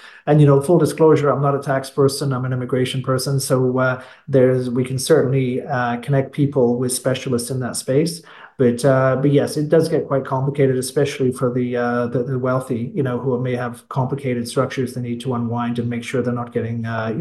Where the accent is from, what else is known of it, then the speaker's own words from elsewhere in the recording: Canada; I mean, I'm Canadian.